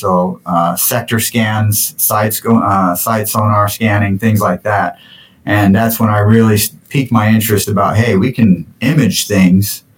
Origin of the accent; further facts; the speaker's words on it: Charleston, South Carolina, United States; born there; also born or lived in Scotland; So, yeah, I was born in Charleston, but I was born into a Navy family. So I was a dependent at that point. So we moved around a lot.